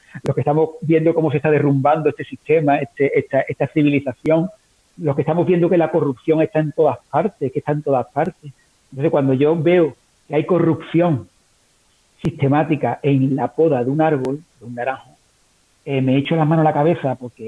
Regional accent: Gerena, Andalusia, Spain; de Gerena, un pueblo que está a media hora de Sevilla. Soy ingeniero técnico agrícola

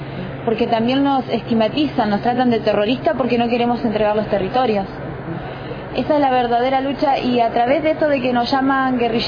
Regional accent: El Maitén, Chubut, Argentina; yo vengo de Chubut, allá al noroeste de Chubut, se llama un pueblito, el Maitén, un pueblito muy chiquitito. Yo vengo de una comunidad mapuche autónoma, vivimos al pie del Cerro León, más llamado Cerro Azul.

